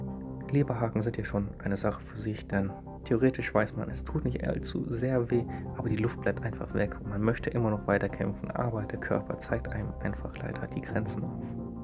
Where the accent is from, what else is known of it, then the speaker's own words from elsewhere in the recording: North Rhine-Westphalia, Germany; Dieses Mal neben meiner Heimatstadt in der nächsten Großstadt, und zwar Wuppertal.